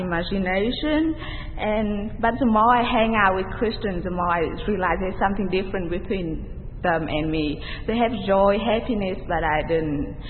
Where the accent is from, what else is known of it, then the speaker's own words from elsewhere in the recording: Vietnam; English is a second language; I'm an academy senior. I'm from Vietnam. I grew up in a Buddhist family and surrounded by a Buddhist friend